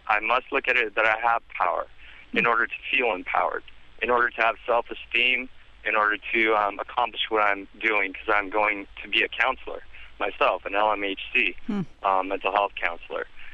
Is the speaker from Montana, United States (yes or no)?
yes; Montana, United States; I'm from Montana.